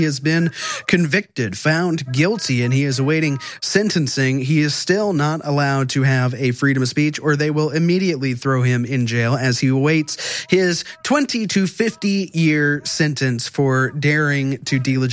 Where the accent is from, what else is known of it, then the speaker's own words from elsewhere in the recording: Wichita, Kansas, United States; in my hometown, Wichita, Kansas.